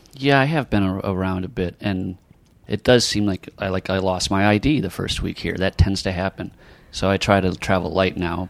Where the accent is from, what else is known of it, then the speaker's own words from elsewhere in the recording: Milwaukee, Wisconsin, United States; Milwaukee.